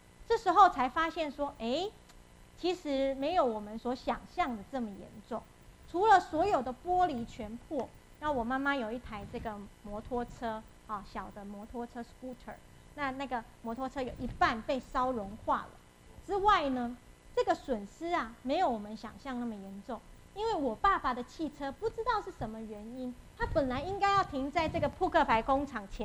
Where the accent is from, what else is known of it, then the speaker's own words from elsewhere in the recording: China; 我们中国人很相信这个食补嘛